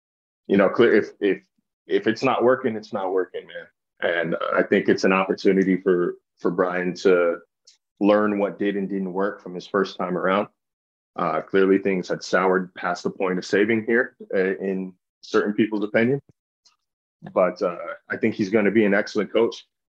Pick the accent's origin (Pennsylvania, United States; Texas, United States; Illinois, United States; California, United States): California, United States; Sacramento; Because I grew up in Sacramento.